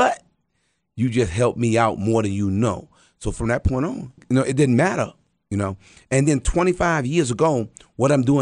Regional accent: Virginia Beach, Virginia, United States; now in Atlanta, United States; I come from Virginia Beach, Virginia. So I've been tackling this battle from Virginia Beach, Virginia to Atlanta.

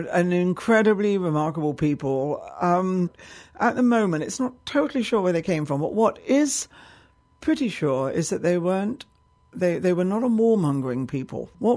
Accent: London, United Kingdom; born there; I was born in London just after the Second World War

